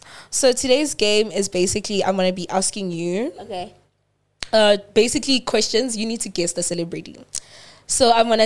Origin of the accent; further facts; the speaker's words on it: Venda, Limpopo, South Africa; now in Johannesburg, South Africa; Like, guys, I'm from Venda, guys. I have Venda jeans. Like, Joburg weather cannot make me sweat.